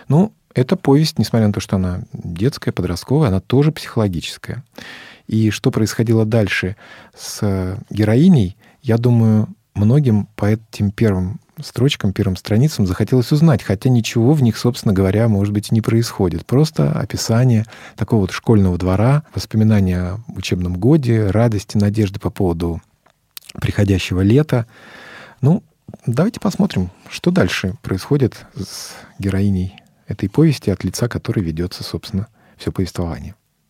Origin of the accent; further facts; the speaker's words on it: Crimea, Ukraine; а я из Крыма.